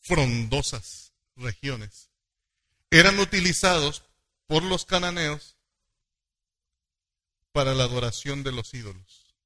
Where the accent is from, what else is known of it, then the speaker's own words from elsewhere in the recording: Mexicali, Baja California, Mexico; Yo soy de Baja California, de Mexicali, es el mismo cuadro, la Laguna Salada. Un desierto, desierto, de veras, pura arena